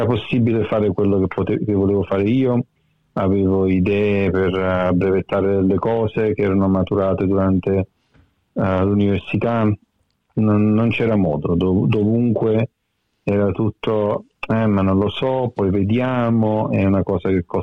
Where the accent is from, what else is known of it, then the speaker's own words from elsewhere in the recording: Naples, Campania, Italy; moved away; sono partito e niente, sono arrivato qui per cercare lavoro. Non era possibile trovare lavoro in quello che volevo fare io a Napoli.